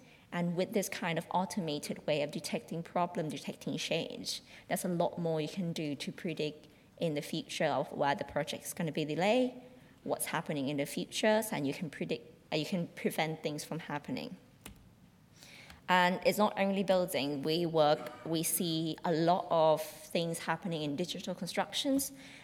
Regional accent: Thailand; I come from Thailand, we're a developing country.

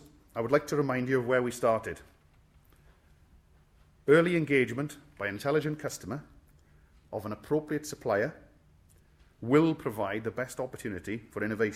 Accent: Wales, United Kingdom; forgive me, I'm Welsh

